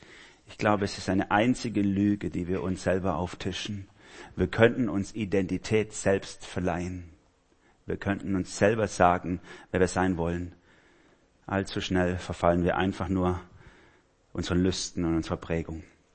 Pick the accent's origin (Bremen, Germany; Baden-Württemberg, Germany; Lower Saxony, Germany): Baden-Württemberg, Germany; Also ich bin Schwabe, falls ihr es noch nicht gemerkt habt.